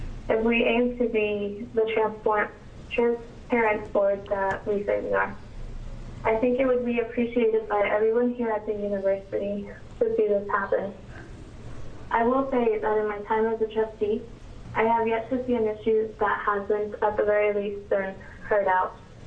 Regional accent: Oregon, United States; I come from Eastern Oregon.

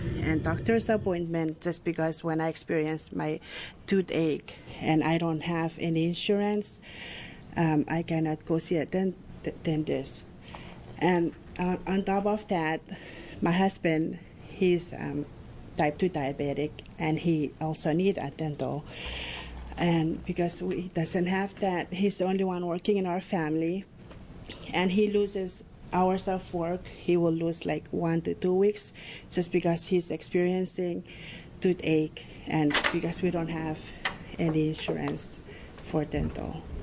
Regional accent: Wele, Micronesia; I'm from the Federated State of Micronesia, a small island called Wele, and the other island in the reef called Magur Island.

